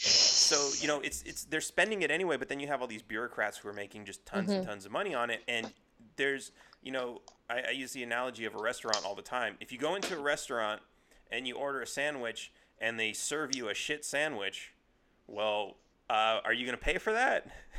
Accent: California, United States; moved away; But I grew up in California where pretty much everything was Democrat. And so now I'm reading these books and I'm like, I left California for a reason.

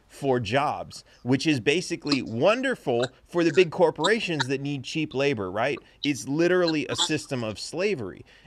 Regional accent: Los Angeles, California, United States; cause I grew up in Los Angeles and I remember hearing like several stories about people who owned exotic cats.

